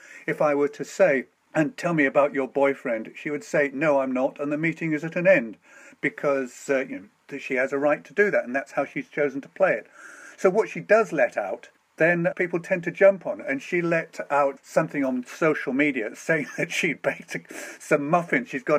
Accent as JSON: {"language": "English", "country": "United Kingdom", "said": "because we're British, we're only tennis fans for a fortnight every year."}